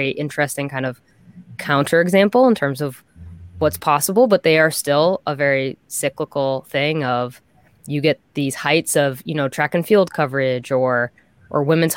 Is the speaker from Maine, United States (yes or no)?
no; Boston, Massachusetts, United States; I was born into being a Red Sox fan. There's no, like, I'm from Boston. There is no choice about this.